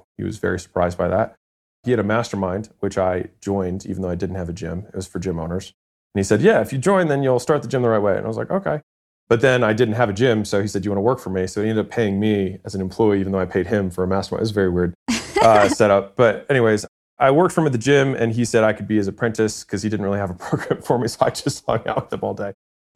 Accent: Baltimore, Maryland, United States; I didn't know anyone because I was in California. I'm from Baltimore. So I knew no one.

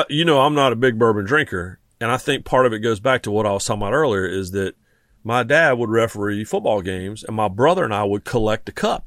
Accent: Raleigh, North Carolina, United States; just because I grew up in Raleigh. My dad was an ACC official.

